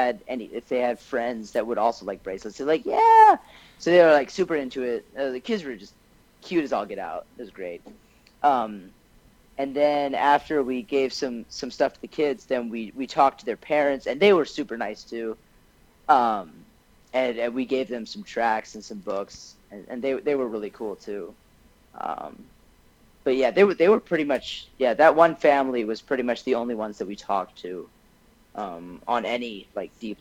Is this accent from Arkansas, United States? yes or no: yes; Arkansas, United States; well, we're from Arkansas.